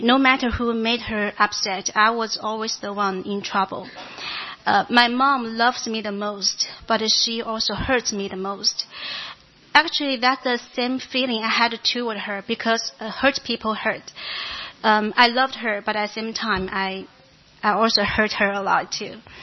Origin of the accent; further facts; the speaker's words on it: China; English is a second language; moved away as an adult; now in United States; I feel very honored to be here to share my story with you. I'm from China, and this is my third year in America. I was born as the only girl in my family